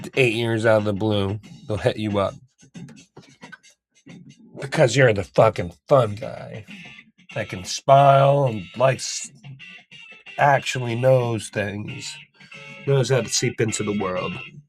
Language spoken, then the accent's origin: English; Massachusetts, United States; And I'm sharp. I'm from Massachusetts.